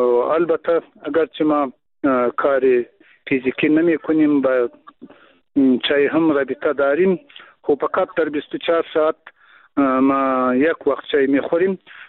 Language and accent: Persian; Afghanistan; first language Pashto; Persian is a second language; البته اگر چی ما هم همو زبان مادری ما پشتو است، بعضم بادری چند گفته میتانیم کم کم، اگر اشکال داشته باشد باید معذرت ما را بپذیرین.